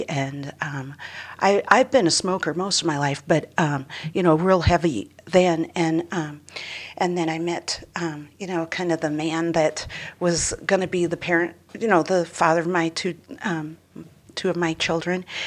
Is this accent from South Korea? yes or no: no; Priest River, Idaho, United States; So I grew up in Priest River, Idaho, which is about 3 hours north of Moscow. And my dad's whole side of the family is up there. And so it was a real small town.